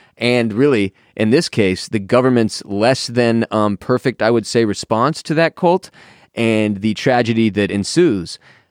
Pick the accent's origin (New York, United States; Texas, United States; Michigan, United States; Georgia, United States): Texas, United States; because obviously growing up in Texas, we were very aware of this when it happened.